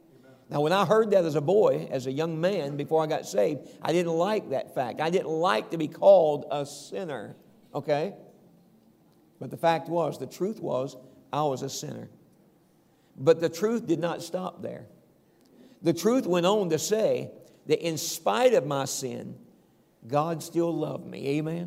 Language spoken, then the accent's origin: English; the South, United States; I'm from the South, so what do you call it up here?